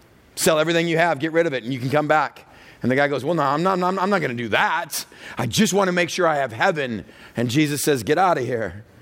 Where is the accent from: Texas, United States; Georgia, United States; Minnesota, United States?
Texas, United States; And I grew up in West Texas.